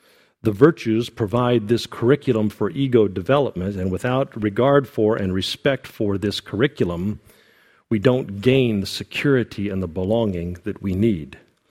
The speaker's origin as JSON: {"language": "English", "country": "United States", "tie": "born or raised there", "said": "And because I grew up as an American, I learned, as many of you did, a healthy disregard for tradition."}